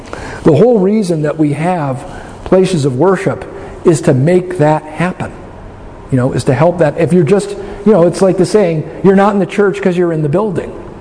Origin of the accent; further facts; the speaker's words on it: Alaska, United States; You know, growing up in Alaska, you know, cabins were actually kind of small.